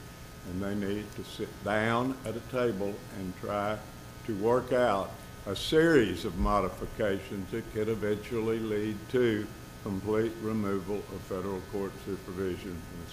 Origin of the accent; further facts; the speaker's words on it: Camden, Arkansas, United States; I'm from Camden, Arkansas, which is a small town in southern Arkansas.